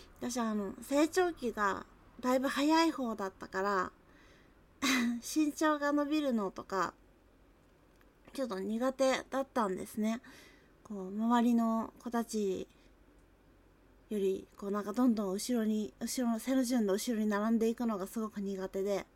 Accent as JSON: {"language": "Japanese", "region": "Nagasaki", "country": "Japan", "said": "出身地は長崎なんですけど、普段から結構敬語が多めに話すので、なかなかなまらないかもしれないんですけど"}